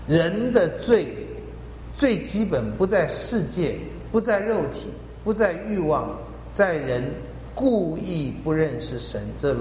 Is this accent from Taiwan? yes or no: no; China; 在我们中国人容易犯这个错